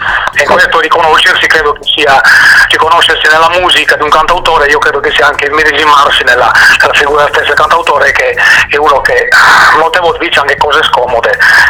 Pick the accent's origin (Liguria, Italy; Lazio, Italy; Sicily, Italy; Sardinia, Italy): Sardinia, Italy; essendo sardo, diciamo, l'attaccamento alla mia terra